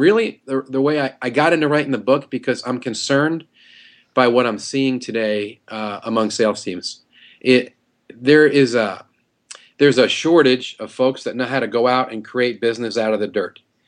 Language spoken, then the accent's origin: English; New York, United States; now in St. Louis, United States; I am a transplanted New Yorker. I've lost most of my accent, but I'm from New York, from the city, and I've been in St. Louis 20 years this month